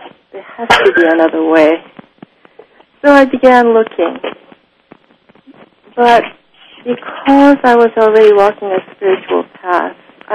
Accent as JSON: {"language": "English", "country": "Japan", "tie": "born or raised there", "said": "I was born and raised in Japan. My father was a Buddhist. My mother was a Christian."}